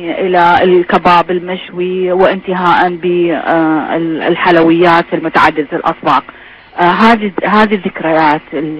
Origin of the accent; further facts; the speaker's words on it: Basra, Basra Governorate, Iraq; حتى أنا لحق في زماني لحقت حتى على الدواليب الهواء اللي هي بسيطة جدا موجودة موجودة عندنا بالبصرة